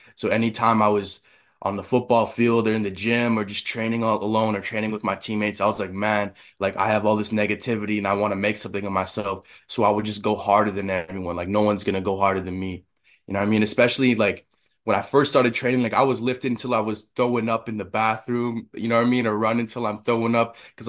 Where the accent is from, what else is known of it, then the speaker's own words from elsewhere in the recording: South Indian Lake, Manitoba, Canada; also born or lived in Thompson; was born in Thompson, Manitoba, and I lived all around the north for quite a bit of my life. I'm originally from South Indian Lake, Manitoba, like a small reserve there. I lived there on and off till I was like 9 years old